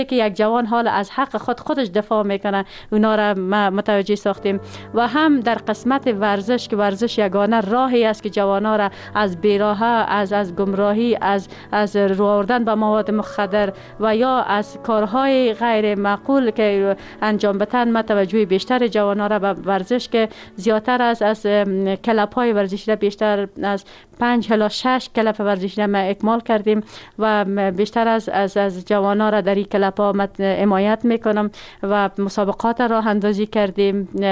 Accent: Charikar, Parwan, Afghanistan; در ولایت پروان قریه سیادان متولد شدیم، در خانواده روشن فکر و تحصیلات ابتدایی خود در مکتب نمبر 2 شهر چاریکار و دوره لیسه خود در لیسه هوره جلالی با پایان رساندیم

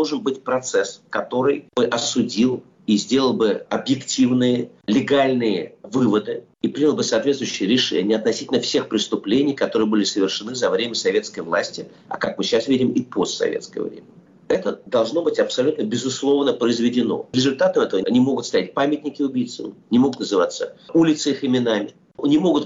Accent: Russia; Ну, вот я вырос в России, прожил там все-таки очень много лет своей жизни.

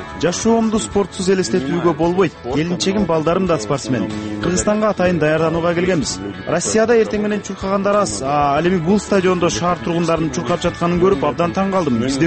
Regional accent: London, United Kingdom; Негизи мен өзүм Лондондон келгем.

